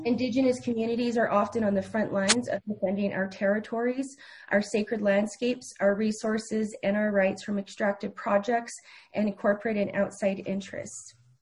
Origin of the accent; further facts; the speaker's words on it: United States; born or raised there